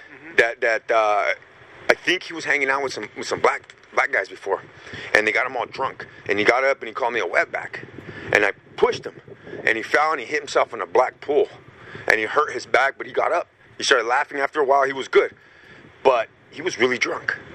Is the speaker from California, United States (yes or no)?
yes; Watsonville, California, United States; I'm from Watsonville, man. You know, I'm from Clifford right there. I grew up there, man.